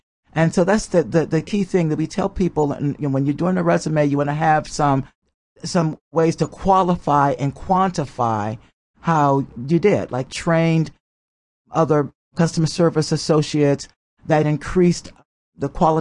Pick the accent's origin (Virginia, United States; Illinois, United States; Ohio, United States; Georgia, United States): Virginia, United States; Hampton Roads; I grew up in Hampton Roads. I still have family in that area my home area.